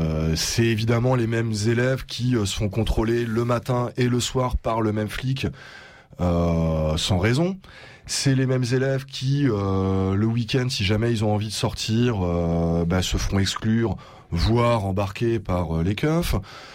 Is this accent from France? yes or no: yes; Brittany, France; J'ai une voiture, je suis blanc, je viens de Bretagne.